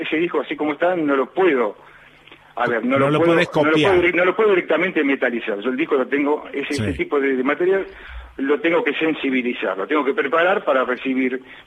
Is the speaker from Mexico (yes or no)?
no; Argentina; yo me crié y me eduqué en Argentina. Soy educado y estudiado acá en Argentina.